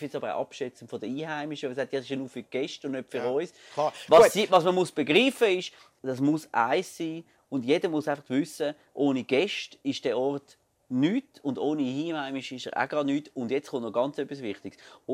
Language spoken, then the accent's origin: German; Glarus, Switzerland; Ich bin ja ursprünglich Glarner